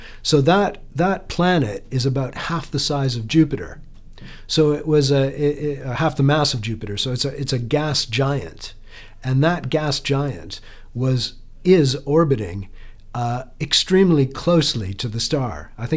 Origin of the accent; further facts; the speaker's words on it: Canada; in my capacity as a Canadian, that you know, we're very chuffed back home.